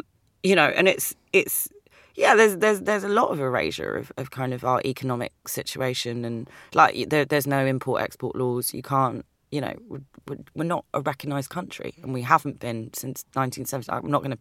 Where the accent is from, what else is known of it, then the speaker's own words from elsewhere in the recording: London, United Kingdom; growing up in North London